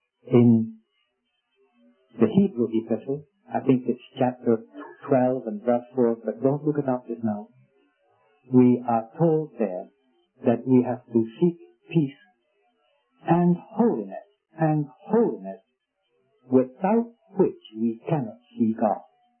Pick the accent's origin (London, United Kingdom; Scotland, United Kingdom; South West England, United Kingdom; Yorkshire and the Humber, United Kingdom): Scotland, United Kingdom